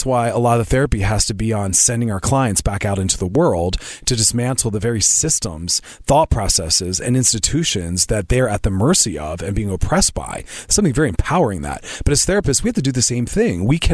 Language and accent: English; West Chester, Pennsylvania, United States; now in Los Angeles, United States; Right outside Philadelphia in the Westchester, Westtown area.